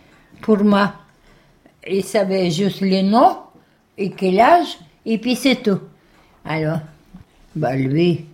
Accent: Russia; French is a second language; Si j'avais dit que je suis russe et puis tout ça, bah, bien sûr, on m'a ramené dans les camps russes.

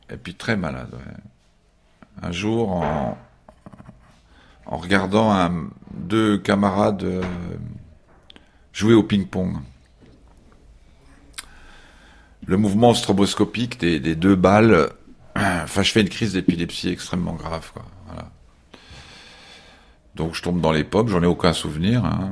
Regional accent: Nancy, Grand Est, France; born there; né le 29 mai 1955 à Nancy.

